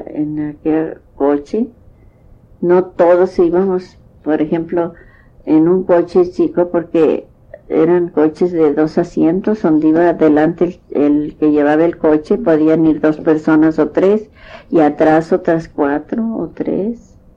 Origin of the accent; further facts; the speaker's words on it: Nuevo Laredo, Tamaulipas, Mexico; now in Laredo, United States; porque yo soy de Nuevo Laredo, de allá de México, ¿verdad? Y como allá nací en el rancho, pero nos vinimos para Nuevo Laredo. Y ahí en Nuevo Laredo, pues ahí nos quedamos, porque ahí murió mi papá. Y ahí fui yo a la escuela.